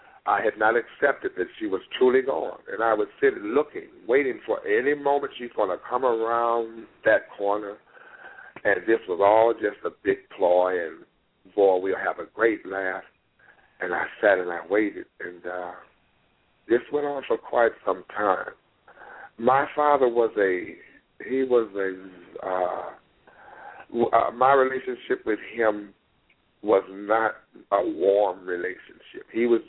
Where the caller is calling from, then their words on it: St. Louis, Missouri, United States; I'm calling from St. Louis, Missouri.